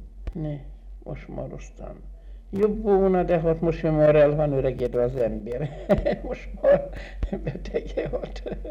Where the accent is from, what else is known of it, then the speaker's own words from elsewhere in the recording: Apafa, Hungary; born there; Apafalon születtem, 1906. március 23-án.